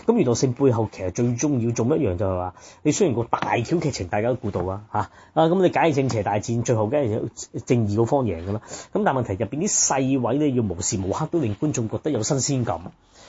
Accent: Hong Kong; 咁但係你問我香港人作為第三者睇，

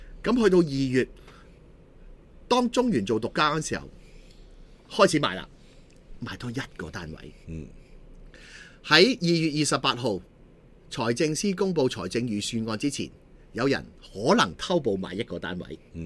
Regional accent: Hong Kong; 除咗我哋香港人買樓之外咧

